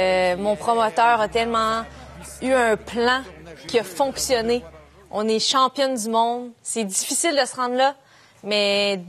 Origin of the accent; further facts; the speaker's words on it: Joliette, Quebec, Canada; moi, je viens de Joliette, sur la rive nord.